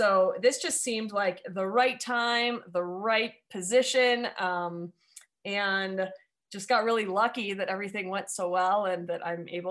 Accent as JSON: {"language": "English", "town": "Chicago", "region": "Illinois", "country": "United States", "tie": "born or raised there", "lives_now": "Colorado, United States", "said": "I'm a Chicagoan. I grew up in the Chicago area. I went to college out west."}